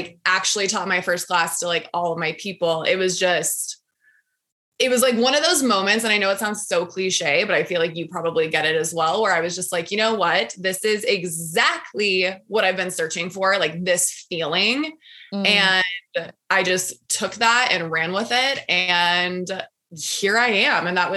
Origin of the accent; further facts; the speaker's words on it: Durango, Colorado, United States; moved away as an adult; now in Denver, United States; When I moved to Denver, so I grew up in Durango, Colorado, small mountain town. Once I moved to Denver after high school